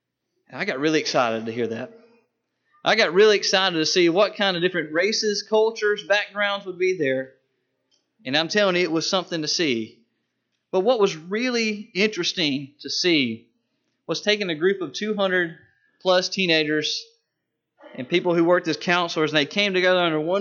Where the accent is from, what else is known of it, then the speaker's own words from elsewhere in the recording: Indian Creek, United States; I grew up in Indian Creek. Always wanted to be back there.